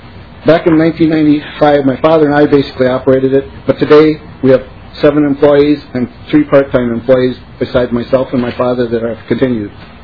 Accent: Caledonia, Minnesota, United States; from Caledonia, down in the southeast corner of Minnesota and Houston County.

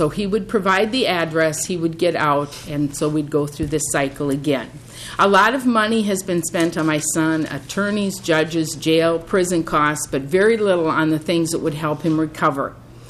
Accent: Winona, Minnesota, United States; I'm from Winona, Minnesota.

